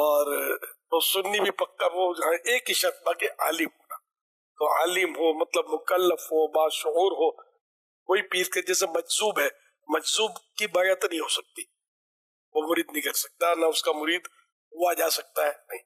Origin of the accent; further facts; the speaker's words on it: Lahore, Punjab, Pakistan; میرا تعلق لاہور سے ہے،